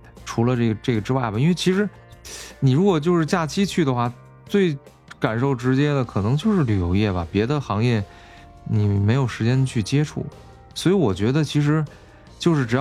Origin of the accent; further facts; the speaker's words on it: Wuhan, Hubei, China; 就是因为我是在武汉出生嘛，然后老家基本上这个亲戚朋友都在武汉比较多。